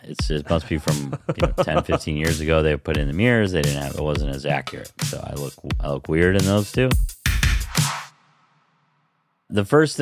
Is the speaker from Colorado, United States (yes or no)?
yes; Colorado, United States; I know I was shaped by my time outdoors. I grew up in Western Colorado.